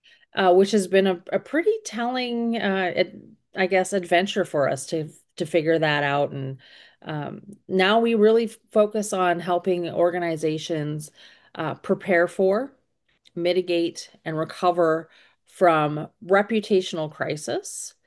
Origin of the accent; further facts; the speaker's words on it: Canada; I grew up in all over Canada. I was born in the Arctic, which I've been considerably trying to move further south as I get older, stay warm.